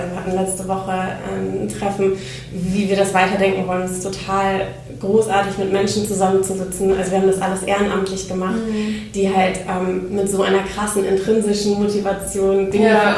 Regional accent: Oldenburg, Lower Saxony, Germany; also born or lived in Netherlands / Spain; now in Hamburg, Germany; komme ursprünglich aus Oldenburg, habe in Holland und Spanien studieren dürfen und wohne jetzt im wunderschönen Hamburg

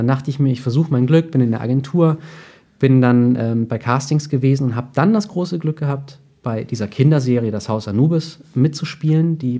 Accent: Überlingen, Baden-Württemberg, Germany; born there; Ich bin geboren in Überlingen am Bodensee, spreche kein Wort Rumänisch. Meine Eltern sprechen Rumänisch.

